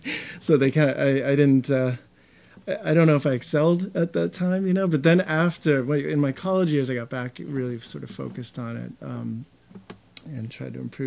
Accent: Gloucester, Massachusetts, United States; And before that, I grew up in Gloucester.

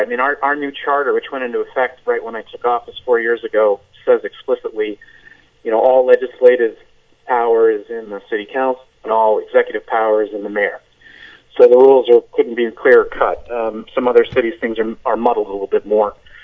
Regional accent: Newburyport, Massachusetts, United States; also born or lived in Cambridge; So I was born in Newburyport, so this is my hometown, but my parents split almost immediately, so I have another hometown, Cambridge, Mass.

